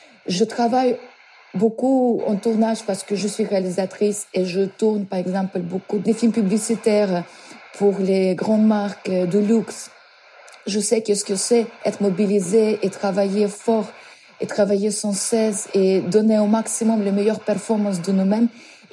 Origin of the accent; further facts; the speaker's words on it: Ukraine; French is a second language; J'étais surprise d'avoir apprendre que ma ville natale a été bombardée le matin.